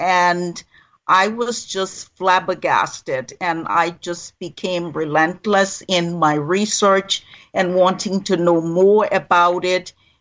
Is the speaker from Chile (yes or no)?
no; Monrovia, Montserrado, Liberia; now in United States; I was born in Monrovia, Liberia, the country's capital, which is located on the west coast of Africa. And I spent most of my life there.